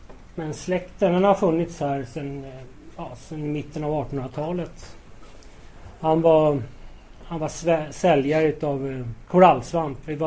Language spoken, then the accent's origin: Swedish; Stockholm, Stockholm County, Sweden; den 14 juli, bara några kvarter härifrån på Södra BB. Och jag växte upp i Aspudden tillsammans med båda mina föräldrar.